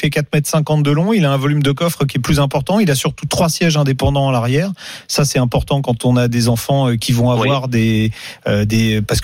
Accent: Paris, Île-de-France, France; je vais prendre le trajet que je connais depuis toujours, puisque moi, je suis parisien

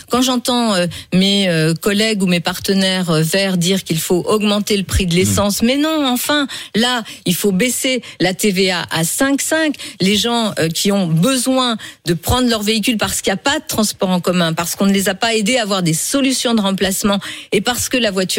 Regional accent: Lyon, Auvergne-Rhône-Alpes, France; J'ai grandi à la Duchère.

